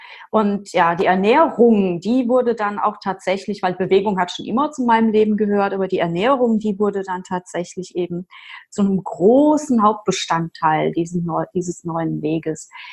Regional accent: Rhineland-Palatinate, Germany; Ich komme aus der Pfalz.

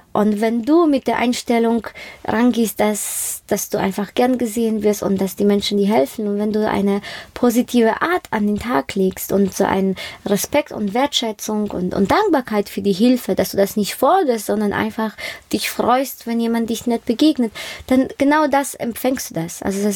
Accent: Poland; Und wenn ich sage, aus Polen, dann ist, ja, also irgendwie werde ich viel herzlicher dann begrüßt.

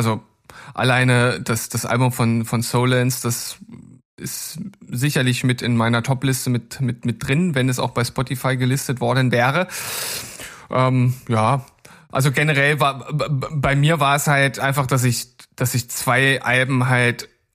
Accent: Northern Germany, Germany; Ich sehe mich, ja, so an der Grenze zum. Also ich würde jetzt sagen, nicht Norddeutscher, wie sich ein Hamburger fühlt, aber so insgesamt würde ich sagen, schon Norddeutscher.

